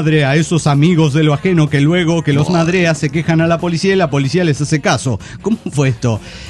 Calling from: Barranqueras, Chaco, Argentina; Soy moderadamente espantoso de Barranqueras, Chaco, Argentina.

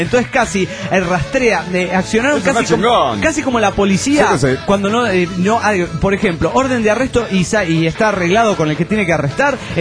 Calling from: Georgia, United States

